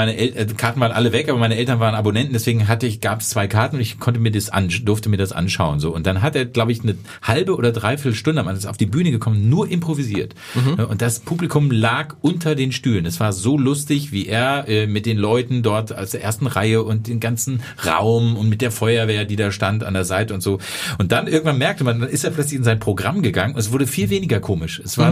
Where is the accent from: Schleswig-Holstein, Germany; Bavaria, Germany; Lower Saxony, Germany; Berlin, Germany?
Lower Saxony, Germany; Hankensbüttel; in meinem Dorf, wo ich herkomme, in Hankensbüttel